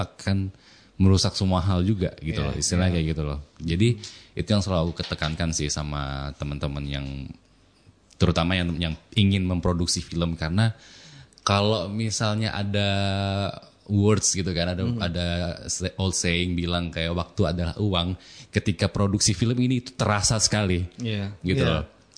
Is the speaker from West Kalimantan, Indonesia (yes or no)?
yes; West Kalimantan, Indonesia; aku kan juga dari Kalimantan Barat ya aslinya ya, besar dan lahiran besar di sana gitu.